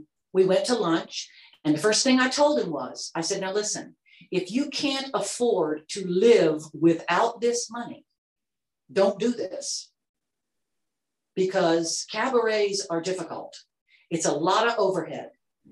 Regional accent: Atlanta, Georgia, United States; when I thought about moving to New York, I was like, well, look, I can do any show I want to here in Atlanta.

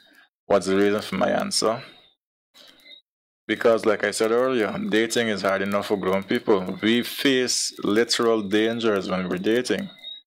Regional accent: Guyana; growing up in Guyana, going to school, I have seen cases where parents have smothered their children

